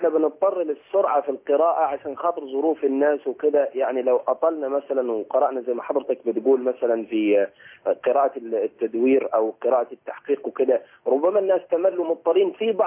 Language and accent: Arabic; Upper Egypt, Egypt; عندنا في الصعيد يمكن آية